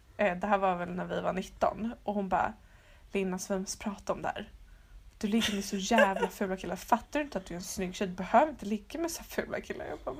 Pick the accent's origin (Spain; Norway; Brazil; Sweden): Sweden; Gothenburg, Västra Götaland County; Jag är från Göteborg.